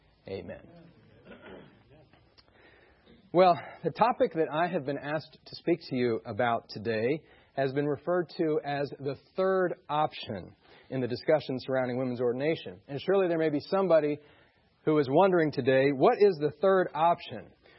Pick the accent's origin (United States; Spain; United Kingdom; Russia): United States; Michigan; I come from Michigan and there's just lots of snow there, a whole lot of it.